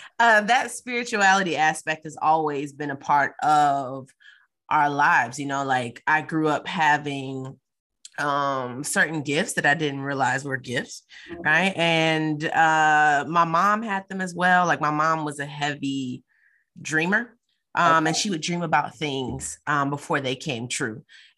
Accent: St. Louis, Missouri, United States; So like I said before, you know, I grew up in St. Louis, Missouri, the home of … No, just, I grew up in St. Louis, Missouri.

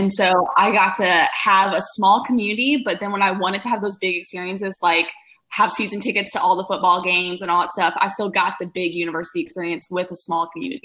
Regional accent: Texas, United States; And, you know, I'm from Texas originally, but I lived on the border and I have a lot of Cajun heritage.

